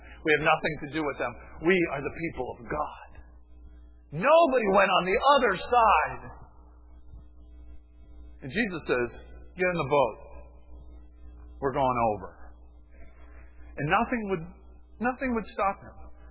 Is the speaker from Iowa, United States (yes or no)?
no; Miami, Florida, United States; When I was a kid growing up in Miami, we had pretty much free range in our neighborhood.